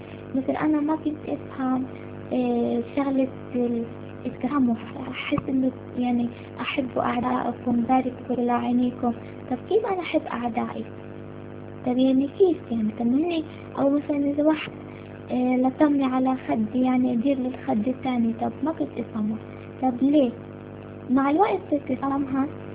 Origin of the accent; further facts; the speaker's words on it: Palestine; وإحنا طبعا أنا فلسطينية، فإحنا عنا يعني خوف، عنا عقدة اسمها يهود، يعني وكوني يعني ببلد أوروبي،